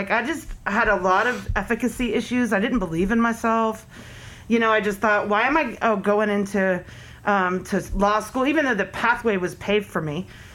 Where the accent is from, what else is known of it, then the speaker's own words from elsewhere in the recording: Atlanta, Georgia, United States; even as a poor child growing up in Atlanta, Georgia.